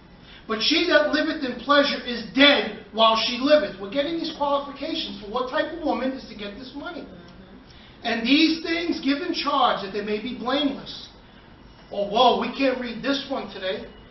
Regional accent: New York, United States; I was raised in New York. We give money to everybody and everything.

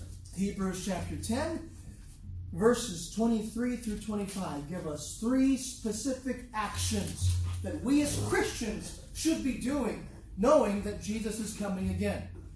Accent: United States; Listen, I'm an American. I have a blue passport.

